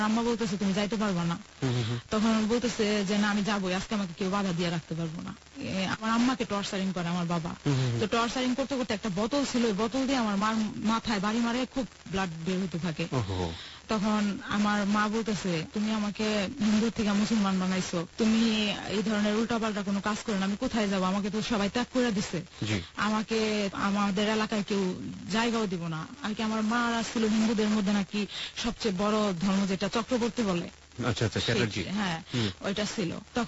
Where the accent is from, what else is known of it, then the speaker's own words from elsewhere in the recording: Narayanganj, Dhaka Division, Bangladesh; আমাদের গ্রামের বাড়ি হলো নারায়ণগঞ্জ।